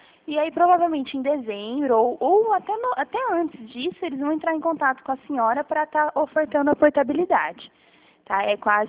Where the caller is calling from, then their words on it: Americana, São Paulo, Brazil; Eu falo de Americana, interior de São Paulo.